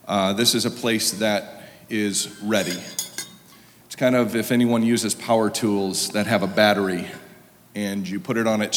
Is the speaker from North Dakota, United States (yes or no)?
no; Michigan, United States; And I come here, drove yesterday in my hometown in Michigan.